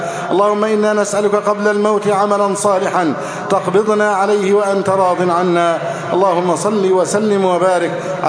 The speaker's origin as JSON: {"language": "Arabic", "country": "Egypt", "said": "اللهم احفظ بلدنا مصر سخاء رخاء، وسائر بلاد"}